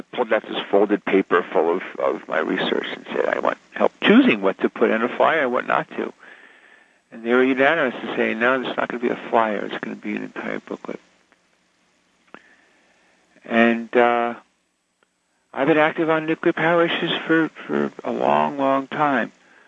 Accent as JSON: {"language": "English", "region": "New Jersey", "country": "United States", "tie": "born or raised there", "said": "but I grew up in Jersey, and Jersey Central Power and Light would send their representatives to school"}